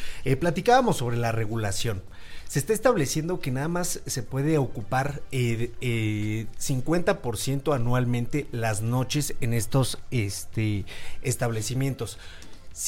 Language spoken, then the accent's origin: Spanish; Mexico City, Mexico; yo soy de la Magdalena Contreras, se da en San Jerónimo, se da en muchísimos otros lados y colonias de la Ciudad de México.